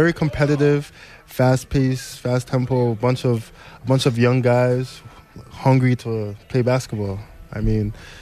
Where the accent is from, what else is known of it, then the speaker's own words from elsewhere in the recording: Toronto, Ontario, Canada; I'm from Toronto, Ontario. Okay. The six.